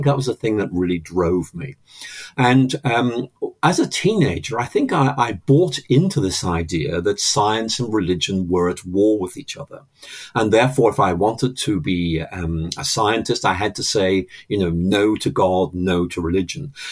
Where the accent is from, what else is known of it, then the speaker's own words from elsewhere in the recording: Northern Ireland, United Kingdom; born there; I was born in Northern Ireland back in 1953, which is a long time ago. My family were conventionally religious